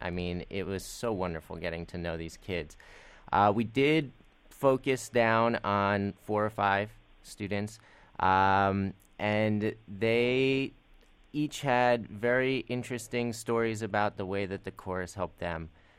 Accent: New Jersey, United States; screening in New Jersey at the New Jersey International Film Festival, which I'm very excited to do, my home state.

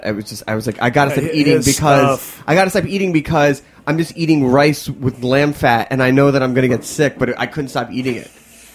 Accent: Philadelphia, Pennsylvania, United States; moved away as an adult; I grew up in Philadelphia, and... I mean, I have my love of food from my mother and my grandmother, but I left in 2000 to go to college, and I never went. I didn't move back

